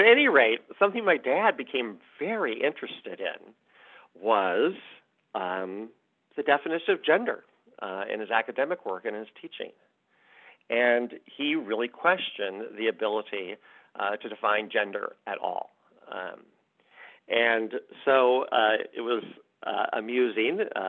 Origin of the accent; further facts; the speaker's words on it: Kansas City, Missouri, United States; So I grew up in Kansas City, Missouri, in the 1960s and 70s.